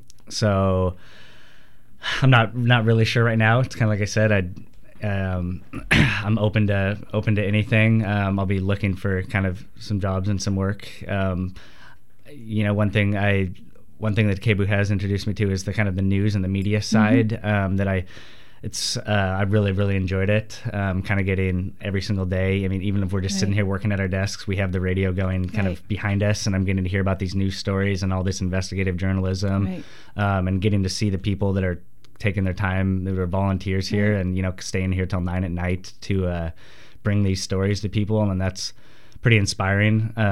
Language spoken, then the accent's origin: English; Portland, Oregon, United States; I'm from Portland, and I've